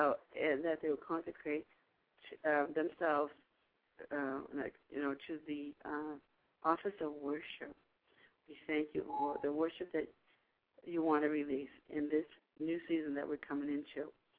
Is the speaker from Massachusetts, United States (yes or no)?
yes; Weymouth, Massachusetts, United States; born there; also born or lived in Brockton / Whitman / Stoughton / Worcester; I lived in, I was born in Weymouth, and I lived in Brockton, Whitman, Stoughton. I lived in Worcester and New York, all right?